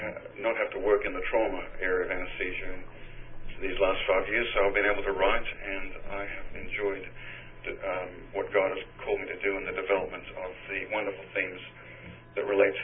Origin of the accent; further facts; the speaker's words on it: Australia; also born or lived in Canada / United States; I am an expat from Australia.